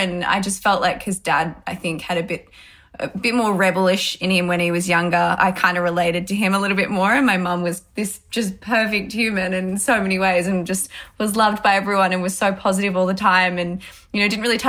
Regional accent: Melbourne, Victoria, Australia; I grew up here in Melbourne and I went to two public schools, both primary school and high school were both public schools. Didn't move around much. I lived in my family house for about 18 years of my life.

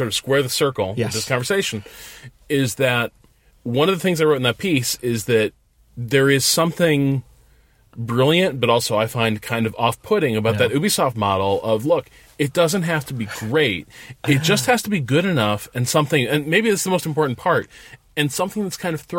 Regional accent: United States; I'm an American.

